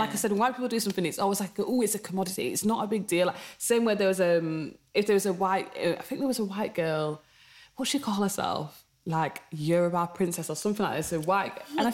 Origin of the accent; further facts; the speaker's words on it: England, United Kingdom; we're British because we're brought up in England